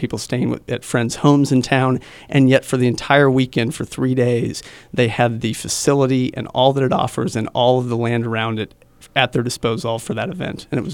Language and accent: English; Wichita, Kansas, United States; I came up here from Wichita to go to K-State and graduated in the early 90s